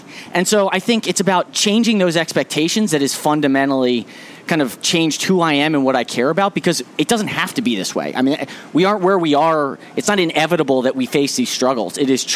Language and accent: English; Silver Spring, Maryland, United States; growing up in Silver Spring, I was very fortunate and felt very blessed